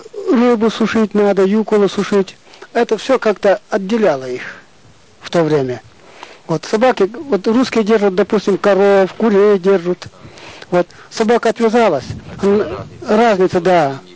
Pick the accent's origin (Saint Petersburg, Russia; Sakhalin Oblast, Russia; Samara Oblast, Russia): Sakhalin Oblast, Russia; Родился я в Ногревском районе, отсюда вот где мы сейчас находимся, Вене называется, где мы сейчас. Отсюда 75 километров на север, севернее. Там родился, сам в основном, где я жил, родился, там были в основном нивхи.